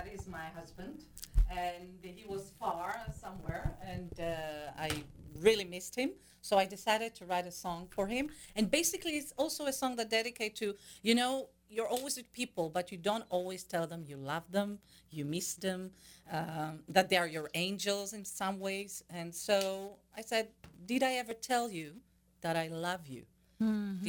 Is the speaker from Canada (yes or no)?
no; Israel; now in Clearwater, United States; I'm basically from Israel, and I moved here like a year and a half ago.